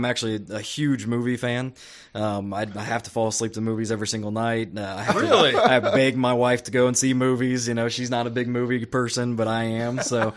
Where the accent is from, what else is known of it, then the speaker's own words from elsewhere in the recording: Jamestown, Ohio, United States; However, I'm from Jamestown, Ohio. So just, 45 minutes from here, something like that.